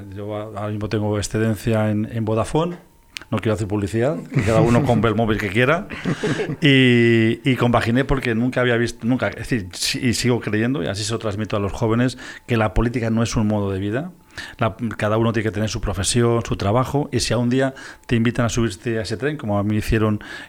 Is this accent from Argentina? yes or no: no; Castilla-La Mancha, Spain; now in Tres Cantos, Spain; yo soy de un pueblo de Guadalajara, yo trabajaba aquí en Madrid y vivía en mi pueblo, en Guadalajara, que es donde tengo la familia y los amigos